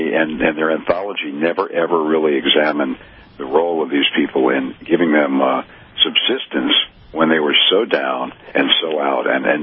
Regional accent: Miami, Florida, United States; I grew up in Miami. We always remember our roots

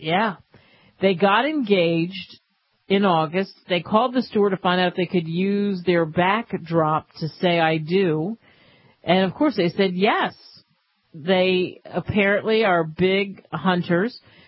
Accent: New Jersey, United States; I grew up in the Jersey Shore, hello, Atlantic Coast.

